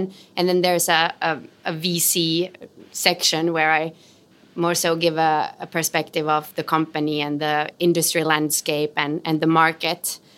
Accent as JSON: {"language": "English", "town": "Helsinki", "region": "Uusimaa", "country": "Finland", "first_language": "Swedish", "second_language": "English", "said": "So yeah, I'm from Helsinki, Finland, and my dad is Swedish, so I speak both Swedish and Finnish at home."}